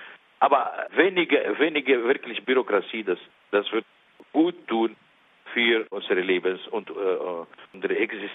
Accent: Egypt; German is a second language; Wir sind echte Ägypter und wir waren immer Christen.

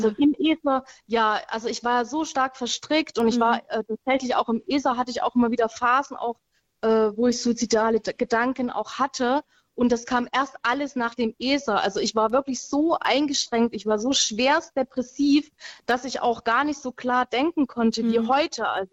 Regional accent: Saxony-Anhalt, Germany; Ich komme aus Sachsen-Anhalt

